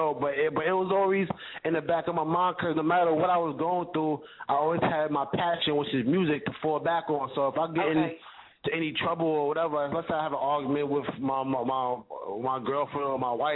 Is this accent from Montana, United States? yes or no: no; Brooklyn, New York, United States; I'm from East New York, Brooklyn, man, all day, every day.